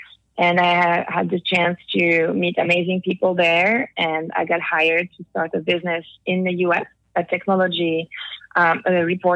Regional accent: the North, France; As you can hear, I'm French. Mm-hmm. I grew up in the north of France, in the countryside, always been very into nature and the environment

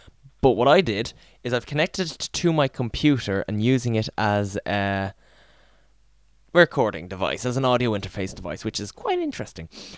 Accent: Dublin, County Dublin, Ireland; I am a DJ from Ireland, Dublin, Ireland

